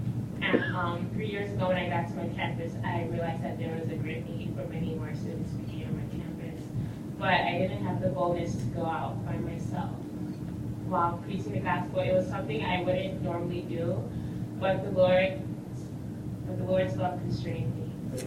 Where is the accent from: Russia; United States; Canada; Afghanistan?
United States; Bloomington, Illinois; I'm from Bloomington. I just graduated from Illinois State University.